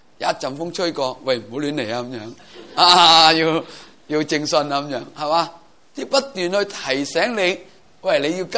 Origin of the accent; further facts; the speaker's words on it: China; 所以点解我哋中国人传统教仔咧，其实系好嘢嚟噶都